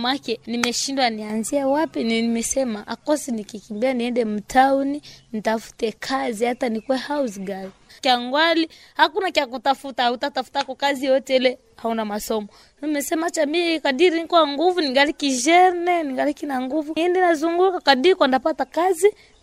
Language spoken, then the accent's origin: Swahili; Uvira, South Kivu, DR Congo; moved away as an adult; now in Uganda; Nimetokea Kongo, Musidikivu, Uvira.